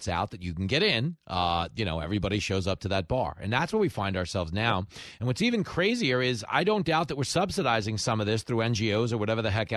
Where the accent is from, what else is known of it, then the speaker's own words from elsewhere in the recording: New York, United States; It's like, as a New Yorker, in a post-September 11th world, we were like, all right, never forget